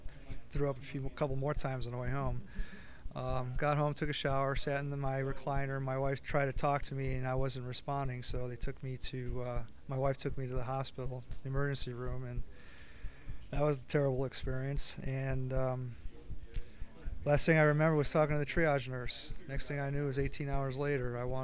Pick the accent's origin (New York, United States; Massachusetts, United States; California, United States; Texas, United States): California, United States; Lancaster; But I'm from the Antelope Valley, Lancaster-Palmdale, which is only 45 miles from Santa Clarita.